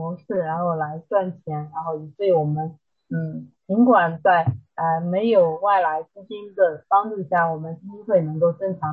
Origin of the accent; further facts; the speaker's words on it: China; 也真的希望说能够给当地人带来我们中国人正能量的东西